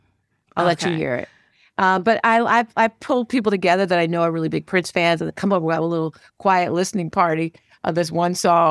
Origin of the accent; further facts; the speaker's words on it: South East England, United Kingdom; I'm from Kent.